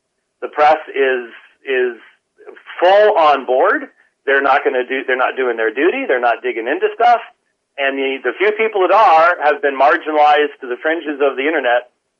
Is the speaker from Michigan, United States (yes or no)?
no; Minneapolis, Minnesota, United States; born there; also born or lived in Mechanicsburg, Pennsylvania / Camp Hill, Pennsylvania; I was born in Minneapolis.